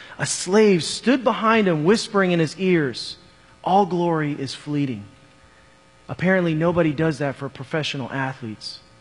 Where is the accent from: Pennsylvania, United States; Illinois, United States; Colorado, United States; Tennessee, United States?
Illinois, United States; Chicago; Back in the 90s, I grew up in Chicago, really in the heyday of Chicago Bulls basketball.